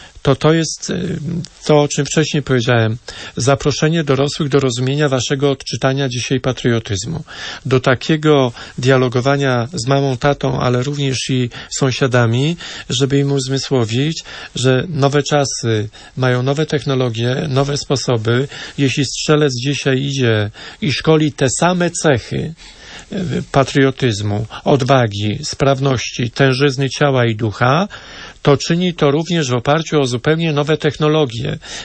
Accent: Marcinowice, Lubusz Voivodeship, Poland; Tak się składa, że ja jestem z małego miasteczka, z ziemi lubuskiej, wieś Marcinowice pod Krosem Odrzańskim

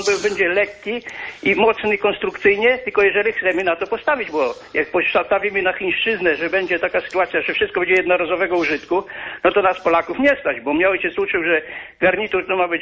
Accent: Łuków, Lublin Voivodeship, Poland; jak zawsze się przedstawiam. Jestem z Łukowa, ale dzwonię z Rabki Zdroju, bo jestem w tej chwili senatorium.

